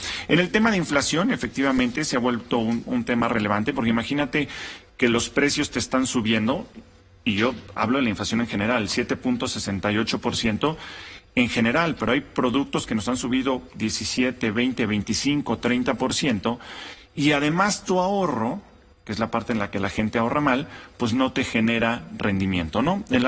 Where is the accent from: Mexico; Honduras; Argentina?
Mexico